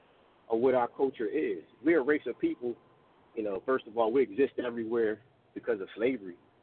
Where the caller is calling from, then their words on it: Philadelphia, Pennsylvania, United States; I'm calling from Philly.